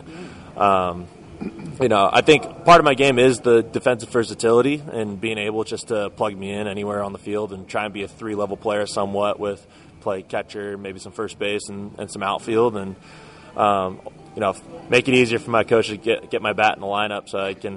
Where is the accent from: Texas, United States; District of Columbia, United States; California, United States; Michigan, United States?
California, United States; Aliso Viejo; So I grew up in the city called Aliso Viejo, California. It's in Orange County down south. We're about 20 minutes away from Angel Stadium. It was a newer city when we were growing up